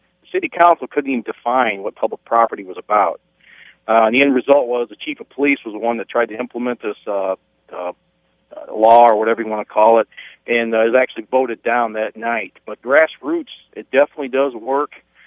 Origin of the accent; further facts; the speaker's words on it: LaPorte, Indiana, United States; In my hometown, LaPorte, Indiana, last year, they tried to make it illegal carry firearms on public property.